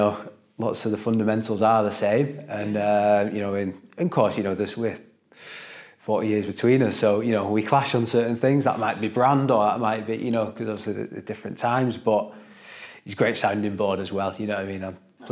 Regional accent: Wigan, North West England, United Kingdom; No, I grew up in Wigan, and like probably most lads, I played rugby league.

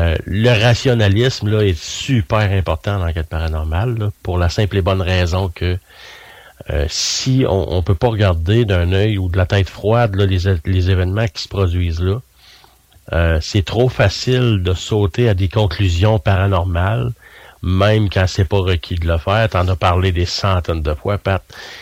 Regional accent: Sherbrooke, Quebec, Canada; J'étais de Sherbrooke, même un petit peu plus loin, là, dans la région de Cookshire

